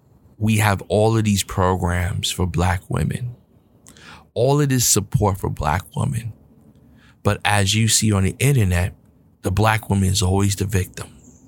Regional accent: Bronx, New York, United States; I was raised in the Bronx, New York, in the projects on welfare, single mother home.

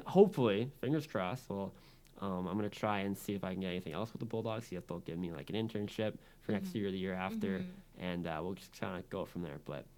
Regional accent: Waterloo, Ontario, Canada; I'm also from Waterloo, like Umaima. Yeah. So I worked for the city of Waterloo last year

